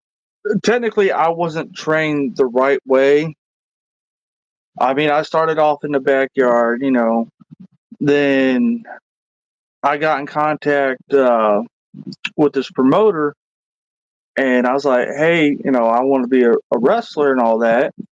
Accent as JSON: {"language": "English", "region": "Kentucky", "country": "United States", "tie": "born or raised there", "said": "You know, growing up in Kentucky, because every Tuesday night, Jerry Lawler and Jerry Jarrett's company would always be in Louisville every Tuesday night."}